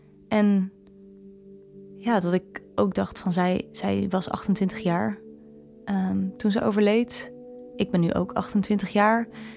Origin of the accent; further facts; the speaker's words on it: Rotterdam, South Holland, Netherlands; Ik woon ook in Rotterdam en ben daar ook opgegroeid.